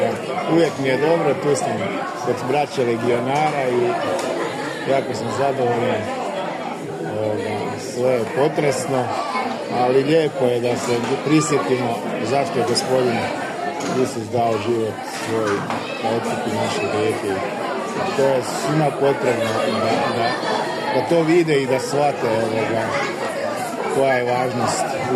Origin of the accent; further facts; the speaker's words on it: Voloder, Sisak-Moslavina County, Croatia; Dolazim iz Volodera